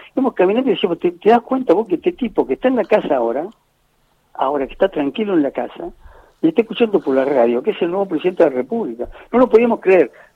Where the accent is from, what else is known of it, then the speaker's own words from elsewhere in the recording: Cruz del Eje, Córdoba, Argentina; Yo vivía en Cruz del Eje. Yo soy de Cruz del Eje.